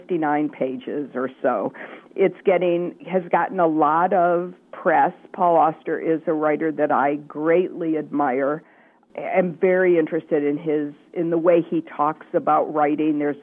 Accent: Detroit, Michigan, United States; when I was growing up in Detroit, there were no Howard Johnson's in Detroit itself.

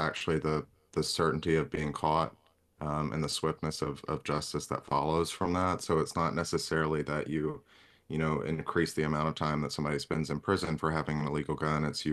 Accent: Alabama, United States; I'm from Alabama

